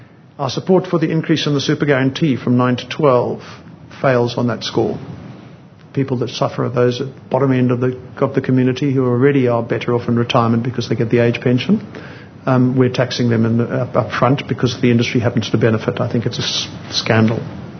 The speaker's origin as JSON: {"language": "English", "country": "South Africa", "said": "I mean, I'm South African"}